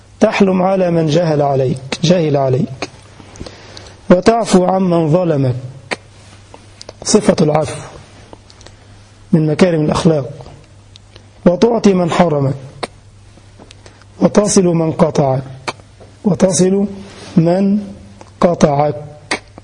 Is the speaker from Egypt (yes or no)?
yes; Egypt; أذكر عندما كنت في بلدنا كان عندي محاضرة في محافظة أخرى